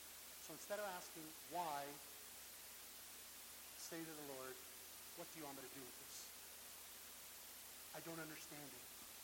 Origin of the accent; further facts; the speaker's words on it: Canada; I am Canadian.